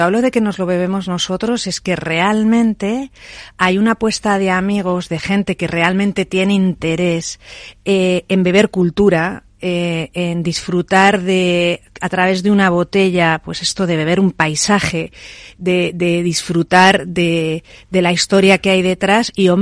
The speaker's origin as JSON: {"language": "Spanish", "region": "Castile and León", "country": "Spain", "tie": "born or raised there", "said": "me gustaría empezar por Gredos porque es de donde yo soy, donde he pasado mi infancia, donde he pasado los momentos de ocio más felices de mi vida, donde me pierdo los fines de semana"}